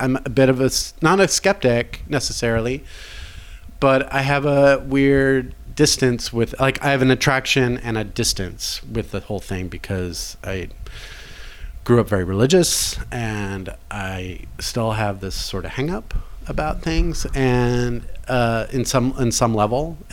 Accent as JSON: {"language": "English", "town": "Irvine", "region": "California", "country": "United States", "tie": "born or raised there", "said": "Orange County, Irvine. I grew up in Irvine, California."}